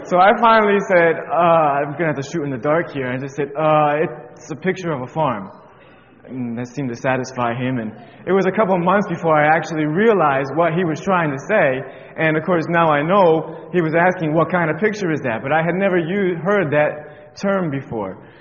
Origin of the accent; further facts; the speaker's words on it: Connecticut, United States; I grew up in Connecticut, the state of Connecticut, on the East Coast.